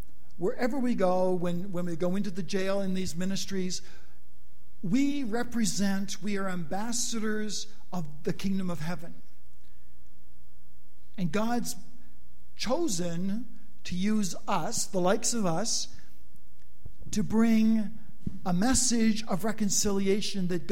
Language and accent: English; Canada; You know, it's like you're not from here, and I'm not from here either. I'm Canadian